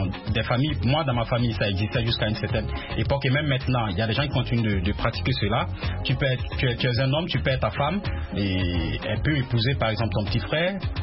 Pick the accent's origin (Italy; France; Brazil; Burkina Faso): Burkina Faso; ils viennent chez toi, chez nous, en Afrique de l'Ouest notamment, et au Burkina en particulier.